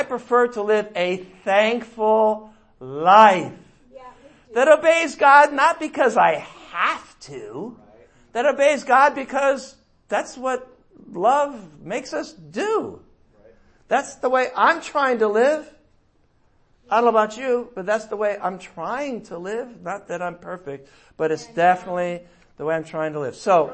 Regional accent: San Diego, California, United States; Whatever we're from, we're from San Diego.

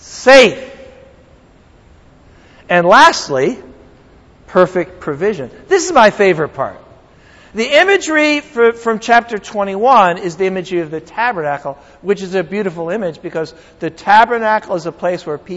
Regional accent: New England, United States; now in California, United States; And living here in California, I know I grew up in New England. I like trees.

